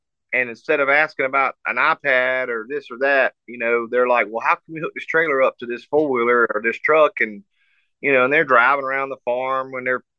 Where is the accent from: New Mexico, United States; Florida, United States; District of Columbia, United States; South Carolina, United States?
South Carolina, United States; And yeah, I grew up in South Carolina